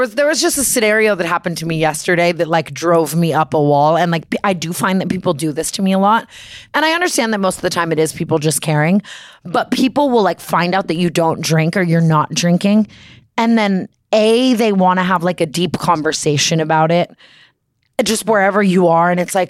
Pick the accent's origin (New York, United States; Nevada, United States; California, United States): Nevada, United States; Las Vegas; like I'm from Las Vegas.